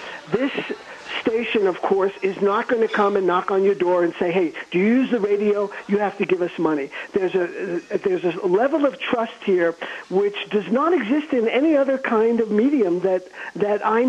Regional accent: New York City, New York, United States; I used to listen to a community radio station in my hometown of New York.

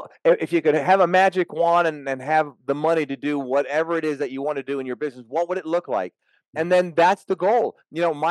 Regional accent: Jamaica; And I'm actually from Jamaica. You wouldn't know it. But so I love the Caribbean.

